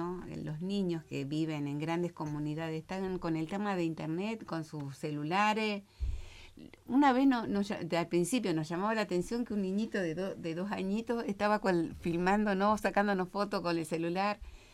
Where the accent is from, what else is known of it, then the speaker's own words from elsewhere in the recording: Cipolletti, Río Negro, Argentina; Chipoleti, Río Negro.